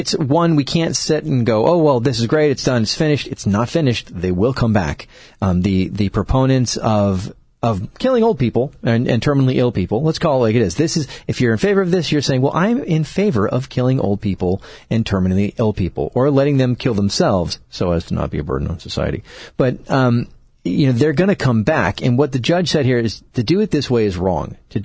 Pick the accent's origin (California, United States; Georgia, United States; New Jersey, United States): California, United States; Here's the deal, California, and I'm a Californian, I'm going to speak to this.